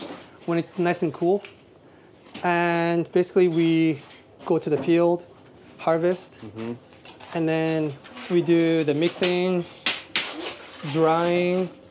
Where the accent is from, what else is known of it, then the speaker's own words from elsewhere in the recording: Hiroshima, Japan; English is a second language; And then they hear like, I'm from Hiroshima and I'm organic farmer.